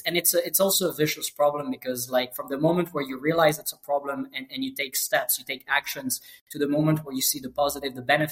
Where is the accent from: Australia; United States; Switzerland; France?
France; Grenoble, Auvergne-Rhône-Alpes; born there; English is a second language; So actually, I was born in Grenoble. I did most of my my studies there.